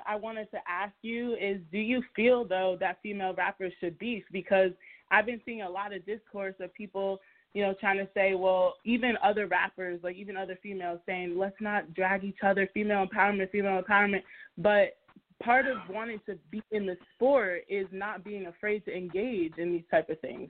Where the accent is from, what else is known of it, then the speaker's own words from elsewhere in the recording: New York, United States; Like, I'm from New York, like, I didn't really know much about Suki